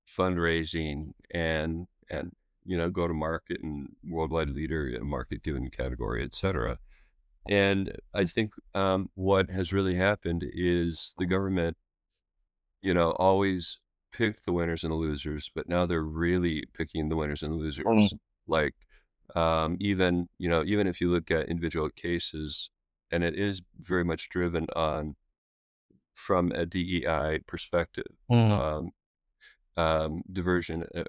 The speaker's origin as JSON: {"language": "English", "country": "United States", "said": "I'm an American. I love my country."}